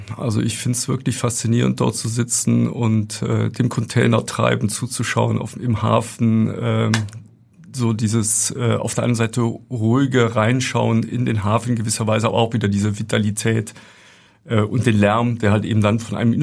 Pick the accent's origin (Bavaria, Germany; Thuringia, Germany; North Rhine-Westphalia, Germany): North Rhine-Westphalia, Germany; Das ist die Stadt Aachen. Ich bin ganz in der Nähe aufgewachsen